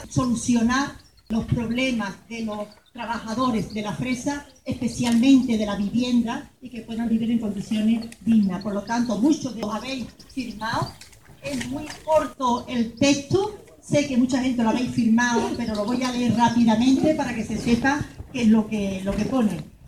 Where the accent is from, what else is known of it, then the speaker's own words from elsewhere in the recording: Andalusia, Spain; Y nos solidarizamos con vosotros también como andaluces y como emigrantes.